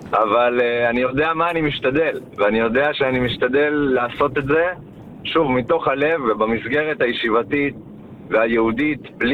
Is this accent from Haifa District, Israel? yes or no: no; Tifrah, Southern District, Israel; אני גדלתי בתפרח, כן?